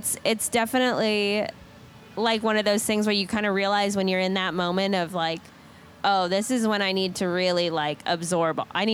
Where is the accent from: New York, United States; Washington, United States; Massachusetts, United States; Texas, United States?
Massachusetts, United States; Boston; And I'm from Boston, so it's like should know these things.